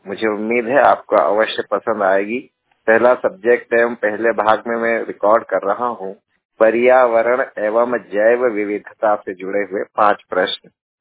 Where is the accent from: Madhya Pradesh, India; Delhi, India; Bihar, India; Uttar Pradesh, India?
Madhya Pradesh, India; शासकीय CM rise school Bakaner में शिक्षक के पद पर कार्यरत हूं एवं धार जिले का निवासी हूं। मैं पूर्णतः दृष्टि बाधित हूं।